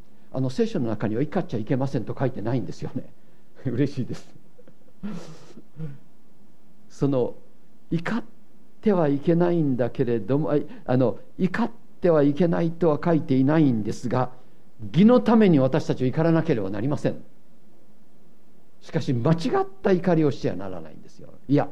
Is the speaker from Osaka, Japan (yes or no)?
yes; Osaka, Japan; born there; 特に私のようにあの荒っぽい大阪で生まれたものでありますと、